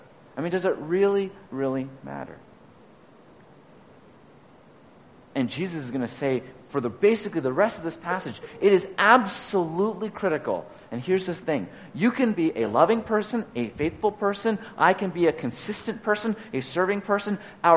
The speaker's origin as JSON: {"language": "English", "region": "New England", "country": "United States", "said": "I'm from New England. I can walk on ice."}